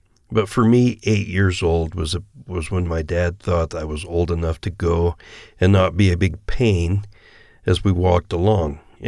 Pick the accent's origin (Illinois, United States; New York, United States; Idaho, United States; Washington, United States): Idaho, United States; Salmon; And just the fact that you grow up in Idaho, and in central Idaho, a little town called Salmon, was very unique